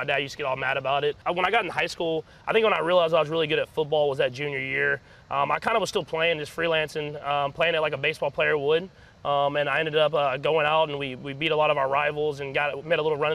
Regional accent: Texas, United States; I was a little scared about snow. I grew up in Texas.

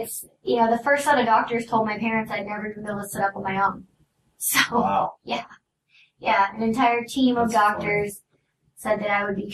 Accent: Salem, Illinois, United States; born there; I was born in Illinois, Salem, Illinois.

